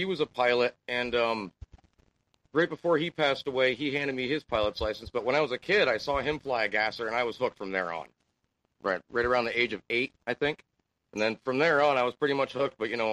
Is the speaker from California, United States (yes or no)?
no; Burlington, Vermont, United States; now in Bethel, United States; I'm from originally Burlington, Vermont, but I'm living here in Bethel now.